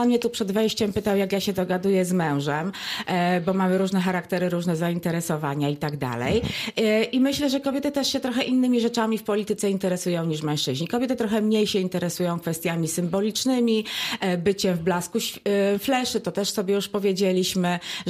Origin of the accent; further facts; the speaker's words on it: Opole Voivodeship, Poland; Ja w ogóle pochodzę z bardzo specyficznego województwa. To jest województwo opolskie.